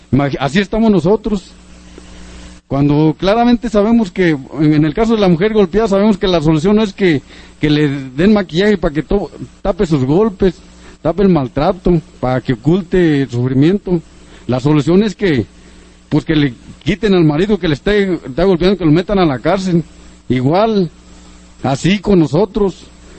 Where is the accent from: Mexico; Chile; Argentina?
Mexico; es algo que yo siento que tenemos derecho como mexicanos